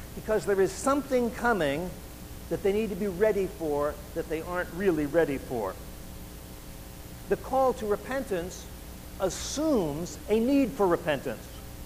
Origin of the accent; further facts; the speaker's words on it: New York, United States; I can still remember growing up in New York, flamingo, golden orange juice.